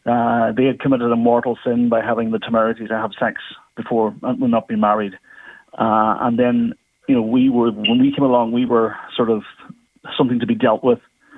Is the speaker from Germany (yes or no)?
no; Northern Ireland, United Kingdom; born there; I was born in Daisy Hill Hospital and was taken over the border by a social worker